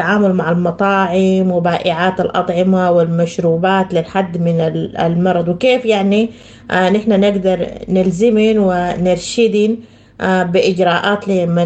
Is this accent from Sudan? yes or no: yes; Sudan